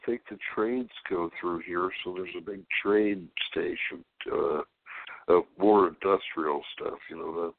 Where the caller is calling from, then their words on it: Barstow, California, United States; from California.